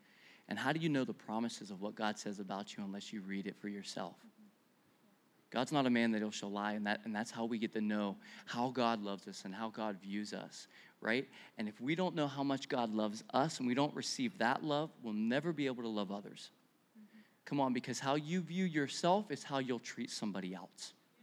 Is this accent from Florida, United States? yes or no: no; Pennsylvania, United States; Hello, we grew up in Pennsylvania. There's a lot of potholes.